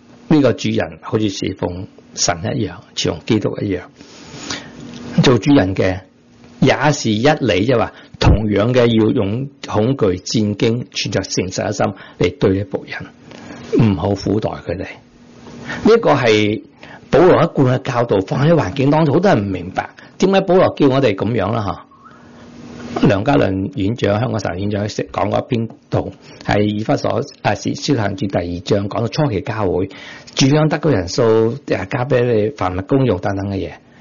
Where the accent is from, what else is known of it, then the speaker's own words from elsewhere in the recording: Guangzhou, Guangdong, China; 我哋广州人叫佢做咩啊？